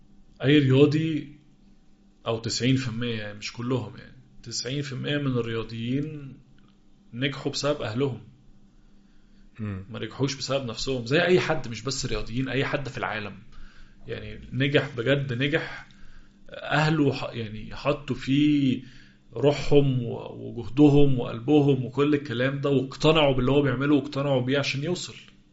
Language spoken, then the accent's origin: Arabic; Egypt; أكبر نادي عندنا في مصر